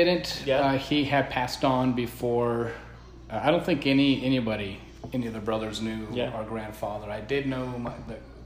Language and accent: English; Broomfield, Colorado, United States; also born or lived in Alamosa; we actually were originally from Alamosa, Colorado